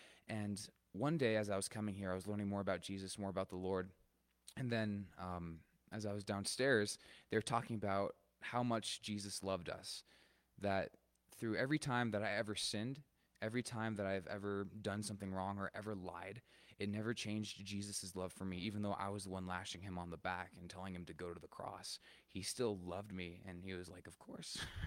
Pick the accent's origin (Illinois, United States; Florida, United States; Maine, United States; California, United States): California, United States; Julian; also born or lived in Escondido; So I was born in San Diego, Escondido, California. I was raised here in Julian.